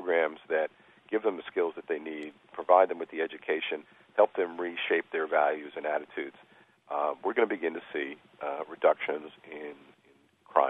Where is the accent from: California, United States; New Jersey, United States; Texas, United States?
New Jersey, United States; From my home state of New Jersey, we produced something called Scared Straight